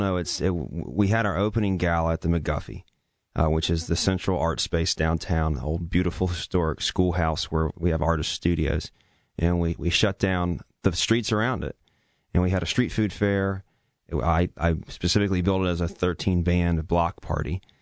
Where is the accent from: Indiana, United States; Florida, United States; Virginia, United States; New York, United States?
Virginia, United States; Charlottesville; Well, I'm from Charlottesville, that's for one thing.